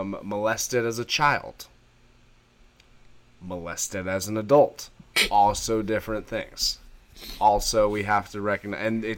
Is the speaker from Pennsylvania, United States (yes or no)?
no; California, United States; I grew up in California, at least. It was normal for us to have major fires every year.